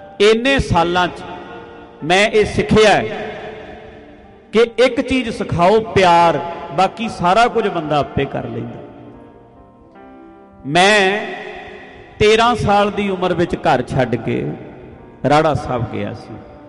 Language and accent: Punjabi; Punjab, India; born there; moved away; ਹੁਣ ਜਿਹੜੀ ਸਟੇਟ ਵਿੱਚ ਅਸੀਂ ਪੈਦਾ ਹੋਏ ਹਾਂ, ਪੰਜਾਬ ਉਹ ਸਟੇਟ ਹੈ, ਚਾਹੇ ਤੁਸੀਂ ਉੱਥੋਂ ਛੱਡ ਕੇ ਇੱਥੇ ਵੀ ਆ ਜਾਓ, ਸਾਡੇ ਵਿੱਚ ਇਮੋਸ਼ਨ ਬਹੁਤ ਹੈ, ਪੰਜਾਬੀ ਇਮੋਸ਼ਨਲ ਲੋਕ ਹਨ